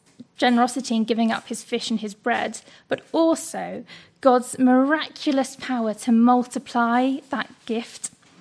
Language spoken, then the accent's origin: English; Winchester, South East England, United Kingdom; so I'm from Winchester